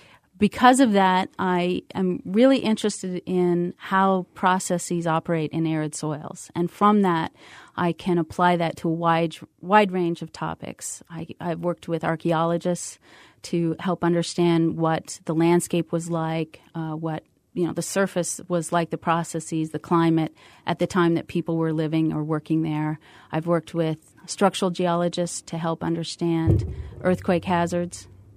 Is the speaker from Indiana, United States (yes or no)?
no; Montana, United States; I grew up in Montana where it's very cold, and so I enjoy working and living in warm places.